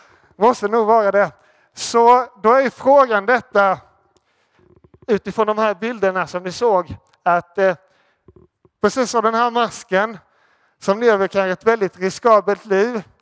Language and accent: Swedish; Småland, Sweden; Jag kommer själv från Småland och där tycker vi om saker som är billigt.